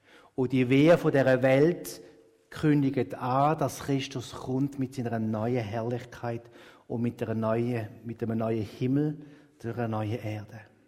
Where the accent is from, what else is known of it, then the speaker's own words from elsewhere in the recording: Switzerland; Ich glaube, als Schweizer finden wir sehr häufig etwas zum Klagen.